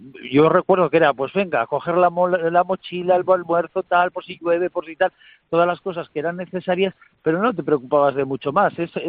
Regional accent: Navarre, Spain; mi pueblo está muy lejos de Javier

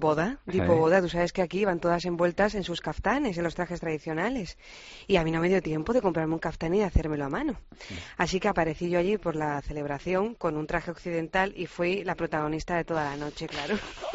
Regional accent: Cádiz, Andalusia, Spain; Iré por mi tierra, por Cádiz.

